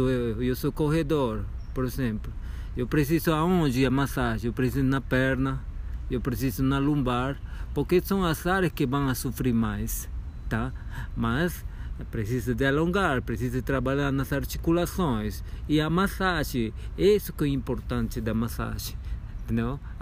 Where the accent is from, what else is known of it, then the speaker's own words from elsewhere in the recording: Peru; Portuguese is a second language; now in Brasília, Brazil; Eu sou peruano, moro aqui em Brasília já tem 20 anos.